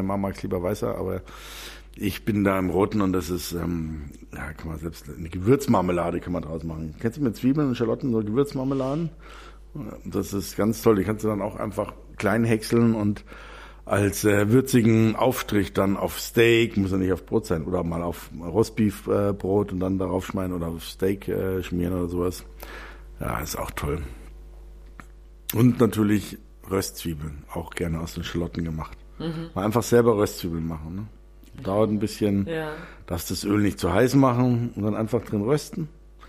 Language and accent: German; Austria; Aber wenn er dann 3-4 Jahre im Bauernhaus bei uns in Österreich, da ist er seit 20 Jahren, wächst er total verholzt.